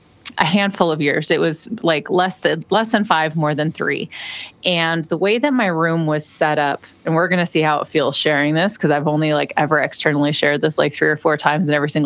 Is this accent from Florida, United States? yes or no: no; Las Vegas, Nevada, United States; I grew up in Las Vegas, Nevada